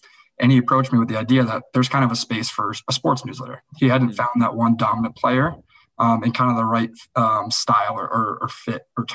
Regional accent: Boston, Massachusetts, United States; So I'm from Boston, he's from New York

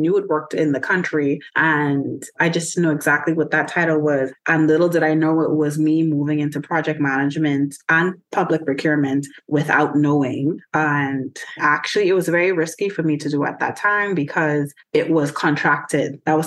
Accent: Bahamas; I consider myself a Bahamian, like you mentioned. I'm from the Bahamas, which is, to me, in the Caribbean.

